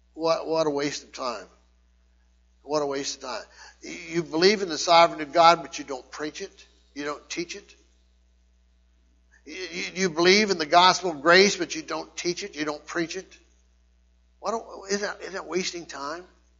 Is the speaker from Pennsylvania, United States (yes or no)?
yes; Shickshinny, Pennsylvania, United States; I'm from Shikshini. Anyone from Shikshini, you'll know that they're not eloquent in speech.